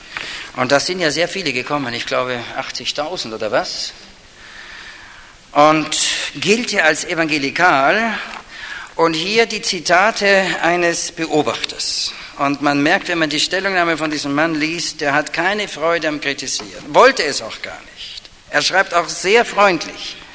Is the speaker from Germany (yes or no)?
no; Austria; da freue ich mich als Österreicher natürlich besonders, denn mein Heimatland war ja mal 97%